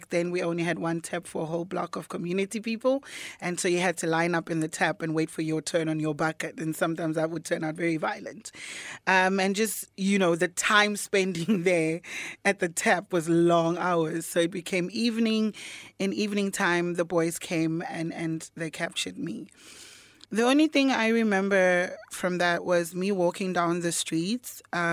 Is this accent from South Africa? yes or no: yes; Cape Town, Western Cape, South Africa; I'm from South Africa, the Western Cape, Cape Town, the township Khayelitsha.